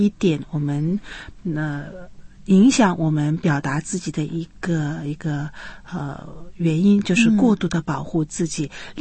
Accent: China; 无论是你是哪里的人，我是中国人

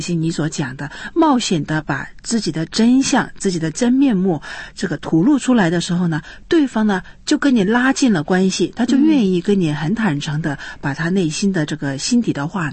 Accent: China; 无论是你是哪里的人，我是中国人

